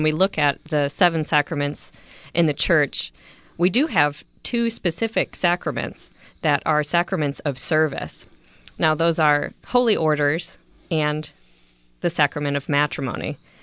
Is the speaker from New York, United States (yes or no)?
no; Michigan, United States; now in Texas, United States; I originally hail from Michigan, and now I'm a Texan by marriage.